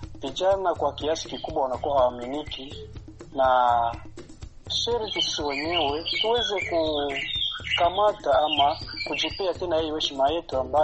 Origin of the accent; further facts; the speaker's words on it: Goma, North Kivu, DR Congo; Natoka mjini Goma, ni mashariki mwa nchi ya Jamhuri ya Kidemokrasia ya Kongo.